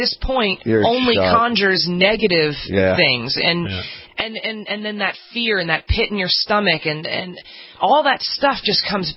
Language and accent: English; New York City, New York, United States; As a New Yorker, I live here every day. All New Yorkers are resilient.